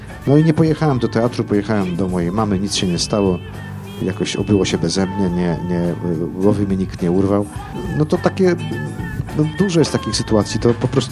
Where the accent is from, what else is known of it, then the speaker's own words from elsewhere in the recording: Siemiatycze, Podlaskie Voivodeship, Poland; A moje rodzinne miasto, Siemiatycze, to tam, gdzie jest obok Grabarka